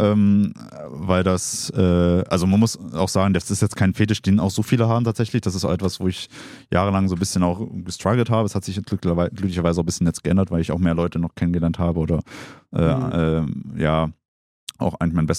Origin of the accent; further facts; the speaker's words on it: Stuttgart, Baden-Württemberg, Germany; weil es auch meine Heimatstadt ist tatsächlich.